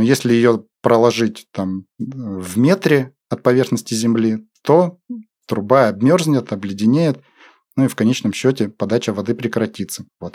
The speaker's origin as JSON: {"language": "Russian", "town": "Chelyabinsk", "region": "Chelyabinsk Oblast", "country": "Russia", "tie": "born or raised there", "said": "Я тоже, кстати, родом из Челябинска."}